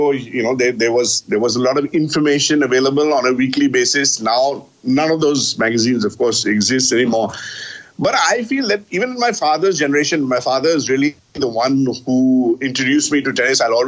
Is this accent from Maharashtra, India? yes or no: no; Kolkata, West Bengal, India; I think maybe because I grew up in India, and you know, Vijay Amritraj, and you know, all these guys used to serve in volley. And of course, in Calcutta, where I grew up